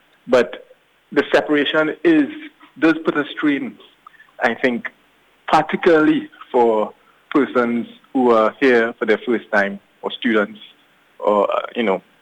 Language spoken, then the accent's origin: English; Trinidad & Tobago; moved away as an adult; now in Auckland, New Zealand; I'm a lawyer by profession, and I'm from the Caribbean, well, Trinidad and Tobago, to be exact, the West Indies. And I came here with my wife. We moved here February 2019.